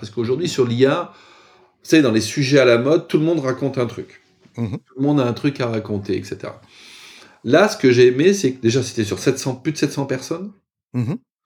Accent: France; en tant que français

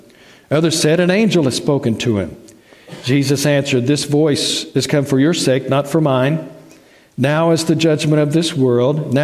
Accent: Searcy, Arkansas, United States; I claim Searcy, Arkansas is my hometown. I graduated high school from there. We spent about 5 or 6 years there. It's in north central Arkansas, one county above Pulaski County, where Little Rock is.

